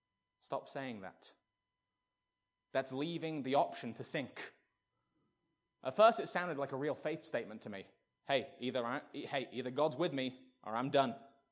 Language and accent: English; England, United Kingdom; I can say these things because I'm English.